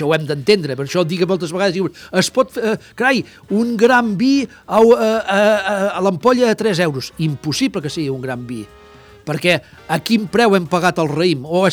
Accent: Catalonia, Spain; I em sap greu, perquè sóc català i m'agradaria que fos el Priorat, no?

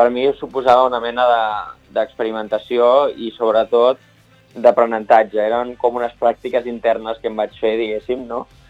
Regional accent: Vidreres, Catalonia, Spain; Jo soc de Vidreres, però la meva mare i la meva àvia són de Castellfollit de la Roca, i podríem dir bàsicament que la Garrotxa és la meva segona casa, on he passat tots els estius, molts caps de setmana

